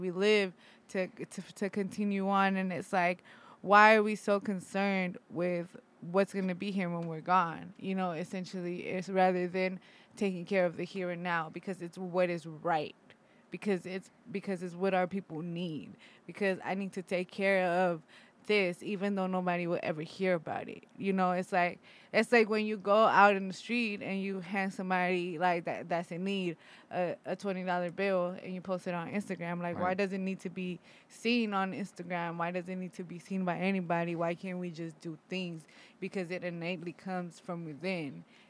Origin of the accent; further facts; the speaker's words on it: Mexico; accent: Mexican; Sorry, it's my Mexican ass accent.